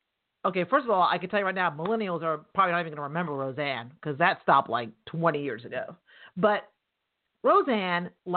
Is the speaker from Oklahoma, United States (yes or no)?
no; New York, United States; Thank you for my accent. I'm a New Yorker. Got that swag.